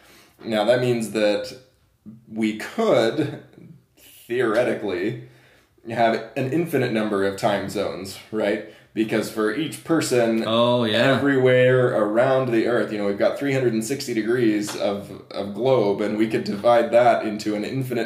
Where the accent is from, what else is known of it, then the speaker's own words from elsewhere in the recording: Texas, United States; also born or lived in Arizona; Well, so I grew up in Texas and then moved to Arizona and then moved back out of Arizona, right?